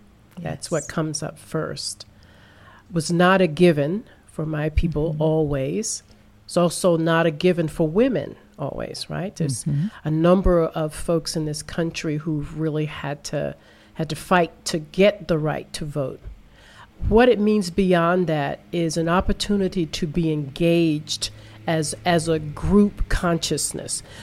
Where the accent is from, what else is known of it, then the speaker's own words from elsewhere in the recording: Washington, District of Columbia, United States; I was living still in Washington. I grew up in Washington, D.C.